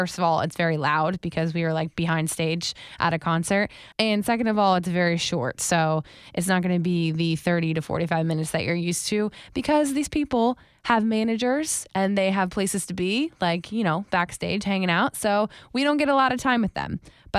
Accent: West Palm Beach, Florida, United States; Yeah, West Palm.

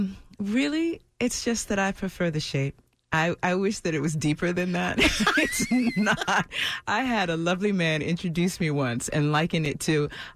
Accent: Brooklyn, New York, United States; I was always around elders looking for guidance and wisdom and support in the world growing up in Brooklyn.

